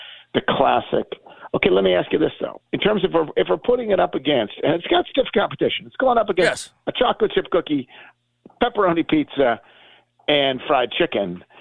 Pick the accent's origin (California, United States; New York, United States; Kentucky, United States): New York, United States; Buffalo; now in Memphis, United States; I have lived in Memphis longer than you have been alive. So I'm only from Buffalo in the very ancient sense, like literally.